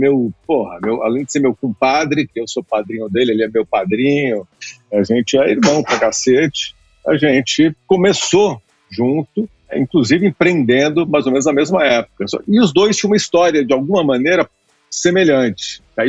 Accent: São Paulo, Brazil; Bom, eu sou um paulistano, né? Nasci em São Paulo, capital.

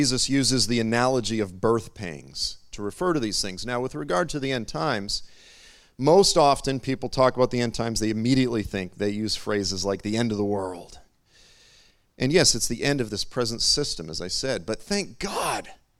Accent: Boston, Massachusetts, United States; I grew up in Boston. And so I also grew up in the land of hurricanes.

